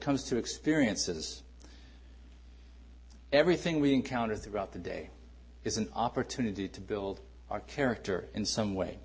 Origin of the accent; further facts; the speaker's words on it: California, United States; And I'm from California, so hey.